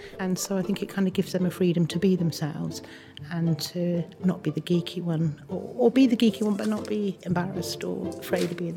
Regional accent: Wales, United Kingdom; born there; I was born in South Wales and I moved to London, which was quite a traumatic time for me. And I was publican's daughter, so we moved a lot. We moved to different places.

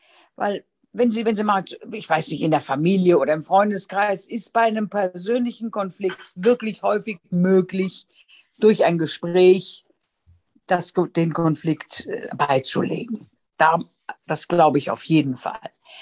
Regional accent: Regensburg, Bavaria, Germany; Also auch bei uns in Regensburg, natürlich kennen mich die Leute

